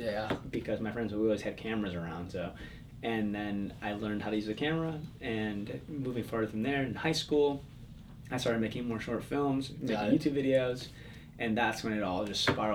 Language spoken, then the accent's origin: English; Palatine, Illinois, United States; I grew up in the suburbs of Chicago. It's a little town called, sort of little town called Palatine, Illinois. Northwest suburb.